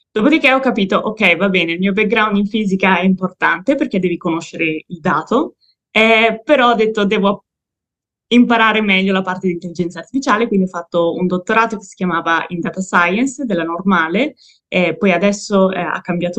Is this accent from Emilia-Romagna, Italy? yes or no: yes; Modena, Emilia-Romagna, Italy; io sono originaria di Modena